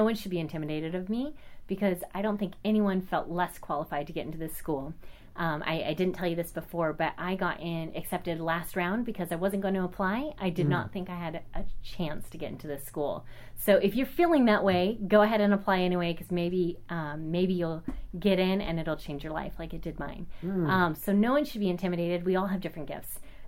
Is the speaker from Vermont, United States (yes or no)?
no; California, United States; here I am, this, you know, little blonde girl growing up in Orange County